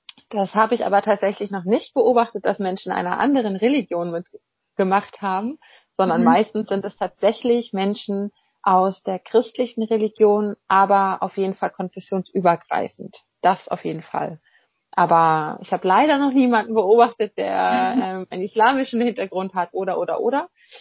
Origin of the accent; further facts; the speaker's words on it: Bremen, Germany; Ich komme nämlich tatsächlich eigentlich aus Bremen